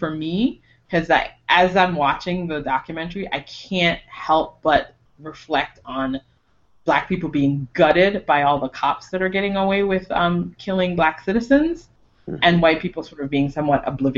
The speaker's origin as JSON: {"language": "English", "country": "Jamaica", "moved": "yes", "lives_now": "United States", "said": "I didn't grow up with him in my sort of superhero status thing. I came from Jamaica."}